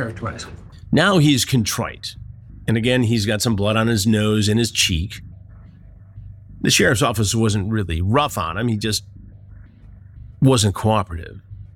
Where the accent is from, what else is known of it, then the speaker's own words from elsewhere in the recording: Detroit, Michigan, United States; And I'm a Tigers fan, as you may know, growing up in the Detroit area.